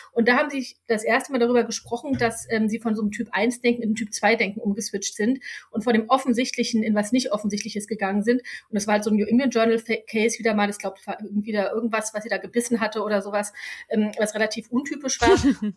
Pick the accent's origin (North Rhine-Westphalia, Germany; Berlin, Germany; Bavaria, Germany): Berlin, Germany; also born or lived in Chemnitz; ich komme aus Berlin